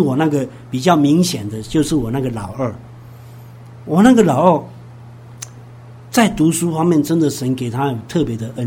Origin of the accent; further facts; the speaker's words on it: Chiayi, Taiwan; 已经在外面这样的，差不多搬了十几次家了，哦，所以我们就要回去我们的故乡嘉义。所以我老大国小毕业，我们就回嘉义。那我那时候还留在板桥一年的时间